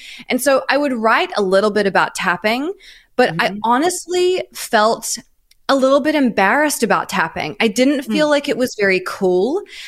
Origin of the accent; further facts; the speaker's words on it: New Zealand; moved away; also born or lived in Melbourne; I'm from New Zealand originally, oh, okay. And I moved to Australia. I lived in Melbourne for about a year and a half, I think.